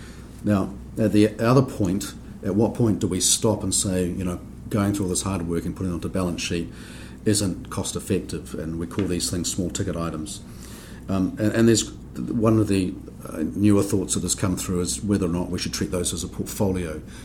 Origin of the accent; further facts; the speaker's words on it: New Zealand; you might tell from my accent, I come from New Zealand